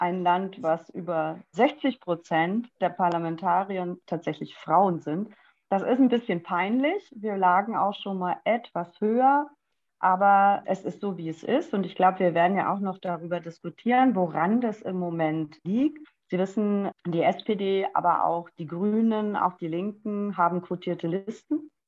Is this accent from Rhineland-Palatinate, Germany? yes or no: no; Berlin, Germany; now in Nuremberg, Germany; ich lebe seit Nürnberg seit etwas mehr als 30 Jahren. Ich bin eigentlich Berlinerin, bin vor etwas mehr als 30 Jahren nach Nürnberg gegangen, der Liebe wegen.